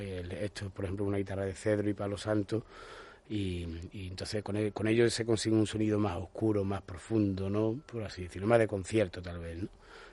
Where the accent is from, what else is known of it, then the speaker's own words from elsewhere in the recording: Estepona, Andalusia, Spain; en aquel momento en la Casa de la Cultura de Estepona, de mi pueblo, pues la edad mínima para empezar los cursos de guitarra era 8 años